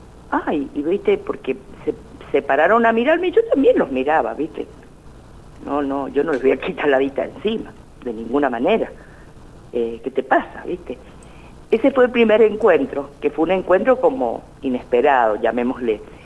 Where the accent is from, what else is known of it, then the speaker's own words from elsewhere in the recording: Rivadavia, Mendoza, Argentina; yo soy de Rivadavia, entonces en Rivadavia se comentaba que se veían cosas